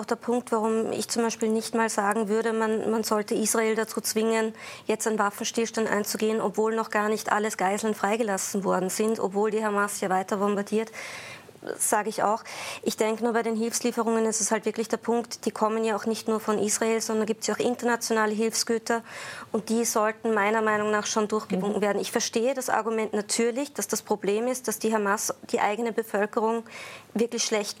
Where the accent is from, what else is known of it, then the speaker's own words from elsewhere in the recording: Austria; als Österreicherin